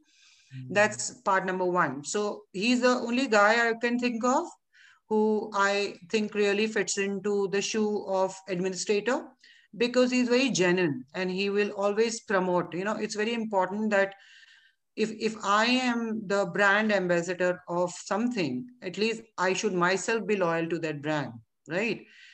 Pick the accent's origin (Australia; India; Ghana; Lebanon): India; But we as Indian, we always have loved the game.